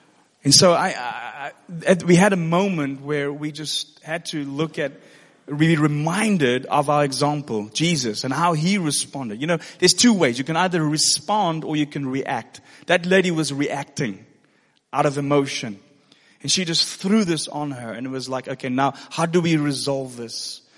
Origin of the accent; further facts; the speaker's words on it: South Africa; Now, I'm from South Africa.